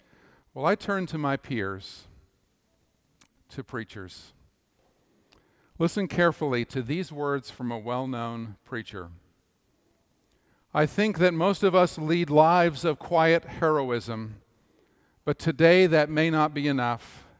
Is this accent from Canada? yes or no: yes; Canada; because I grew up in Canada and I think I'm still a Canadian citizen